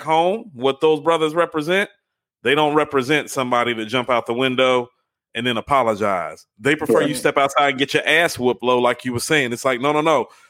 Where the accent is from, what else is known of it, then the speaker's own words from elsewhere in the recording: Charlotte, North Carolina, United States; I'm from Charlotte originally, but yeah, like I know cats from Fayetteville.